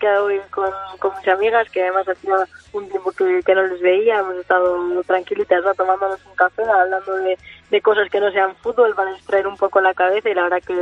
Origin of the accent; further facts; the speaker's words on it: Urnieta, Basque Country, Spain; De Urnieta.